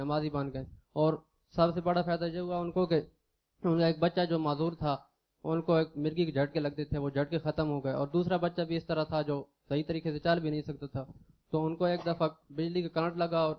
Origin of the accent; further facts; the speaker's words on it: Talagang, Punjab, Pakistan; میرا تعلق تلگنگ سے ہے